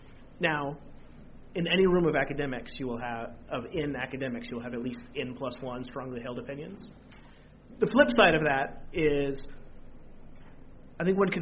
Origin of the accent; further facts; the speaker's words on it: United States; As an American growing up under the First Amendment